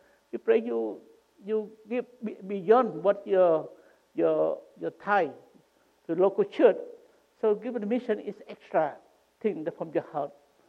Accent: Cambodia; first language Cambodian; English is a second language; moved away as an adult; English is my third language that I studied as an adult. Of course, my first language is Cambodian. My second language is French, because my country was occupied by French for over 100 years.

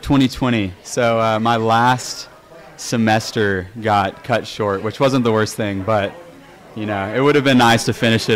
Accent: Midland, Texas, United States; I grew up here in Midland, Texas, just a couple blocks away.

